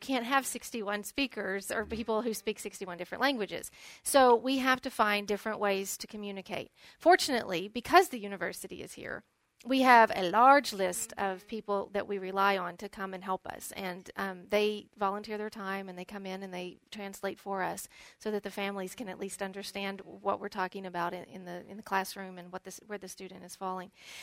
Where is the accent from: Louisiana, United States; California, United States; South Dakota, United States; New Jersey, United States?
California, United States; I came from California. That's where my background in education is.